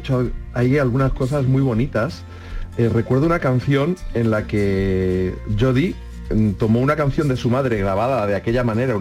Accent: Ciudad Real, Castilla-La Mancha, Spain; yo soy de Ciudad Real, yo soy, soy manchego

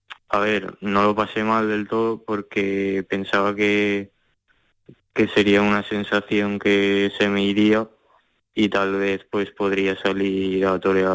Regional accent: Sobradiel, Aragon, Spain; now in Valencia, Spain; yo soy de Zaragoza, de un pueblecito aquí.

